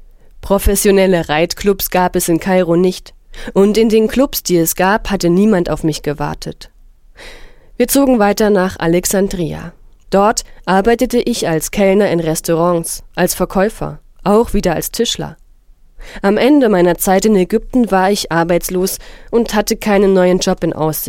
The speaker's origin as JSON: {"language": "German", "region": "North Syria", "country": "Syria", "second_language": "German", "said": "bekam nun aber wieder hautnah mit, was in meiner Heimat nur einen Steinwurf entfernt los war. Es trieb mich zurück in den Norden Syriens."}